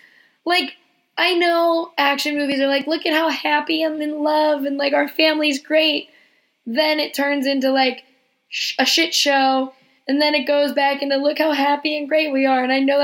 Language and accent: English; Scotland, United Kingdom; but also being Scottish and Irish, we're a lazy bunch of people.